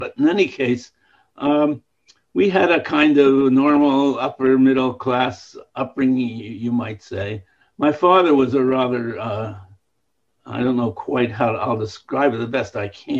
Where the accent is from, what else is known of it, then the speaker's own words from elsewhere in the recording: Montreal, Quebec, Canada; born there; I was born in Montreal in 1935.